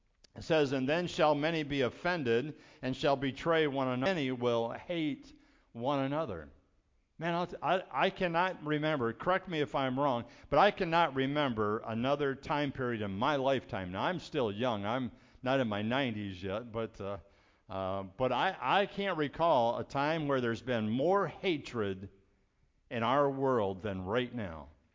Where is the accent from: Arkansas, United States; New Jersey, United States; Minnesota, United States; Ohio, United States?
Ohio, United States; Mansfield; when I was growing up in Mansfield, Ohio, in school, we said the Pledge of Allegiance